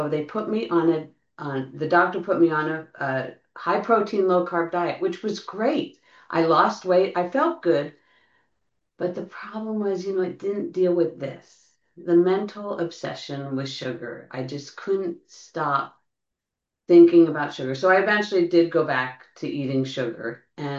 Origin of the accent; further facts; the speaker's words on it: Pennsylvania, United States; I'm from Pennsylvania. I grew up in Pennsylvania.